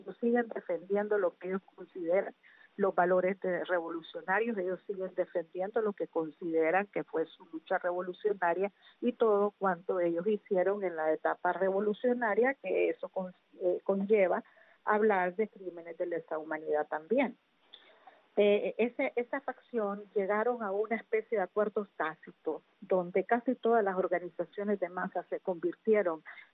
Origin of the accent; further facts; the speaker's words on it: Nicaragua; incluso mi pueblo nicaragüense